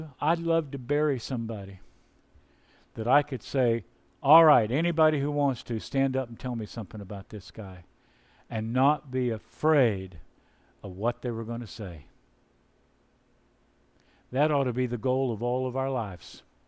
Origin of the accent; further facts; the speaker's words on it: the South, United States; now in New England, United States; When I came to New England, I grew up in the South.